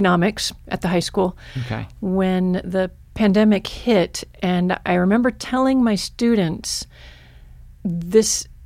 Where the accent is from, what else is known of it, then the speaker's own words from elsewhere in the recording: Michigan, United States; I actually have lived a lot of places, but my childhood was in Michigan.